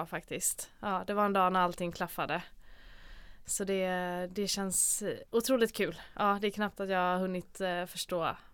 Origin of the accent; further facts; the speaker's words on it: Gothenburg, Västra Götaland County, Sweden; jag är här från Göteborg. Född, uppvuxen, pluggat gymnasiet i Göteborg, började plugga till läkare här 2010 måste det vara.